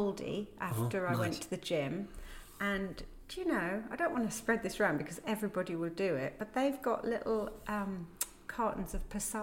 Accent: United Kingdom; I'm very British when I'm stockpiling.

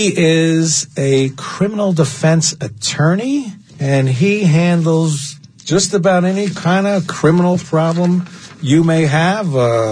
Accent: New York City, New York, United States; Now, I'm from the Bronx, so that means like

